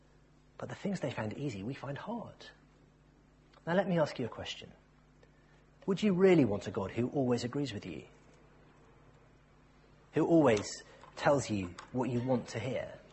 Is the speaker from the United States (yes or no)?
no; Cardiff, Wales, United Kingdom; born there; You see, I was born in Cardiff.